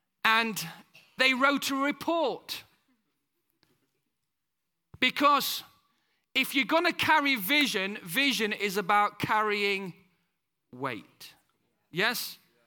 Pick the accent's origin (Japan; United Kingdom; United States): United Kingdom; I know we're British, yeah, but in this church, we have a kingdom culture, not a United Kingdom culture